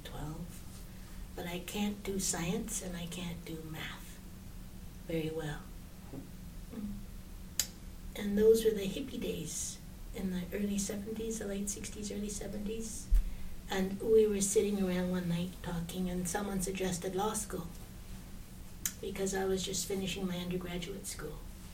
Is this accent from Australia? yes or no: no; Vancouver, British Columbia, Canada; I was born in Vancouver in 1947. So that makes me 69 this year. And I grew up on the east side of Vancouver at 7th and Fraser until 1958, when we moved to the west side of Vancouver.